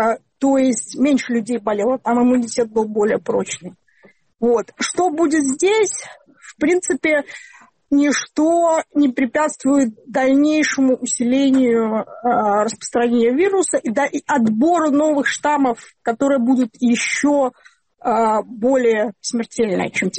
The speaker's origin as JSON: {"language": "Russian", "country": "Belarus"}